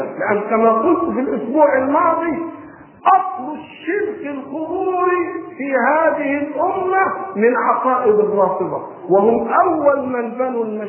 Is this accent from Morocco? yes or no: no; Egypt; في بلادنا مصر